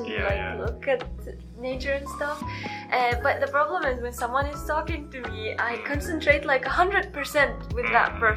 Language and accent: English; Syria; and I'm from Syria.